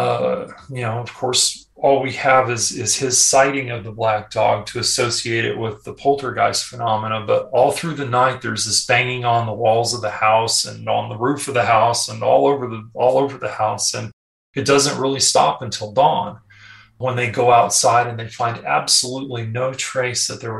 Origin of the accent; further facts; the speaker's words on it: Texas, United States; You can tell I'm from Texas originally.